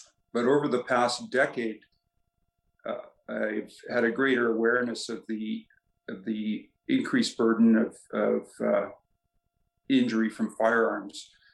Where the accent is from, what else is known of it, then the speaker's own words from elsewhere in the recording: Edmonton, Alberta, Canada; I grew up in Edmonton, and went to school there, including medical school at the University of Alberta.